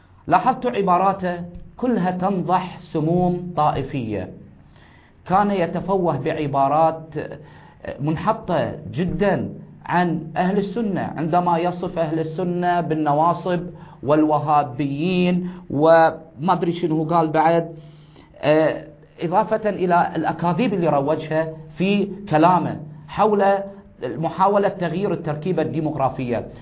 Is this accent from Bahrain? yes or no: yes; Bahrain; احنا كبحرينيين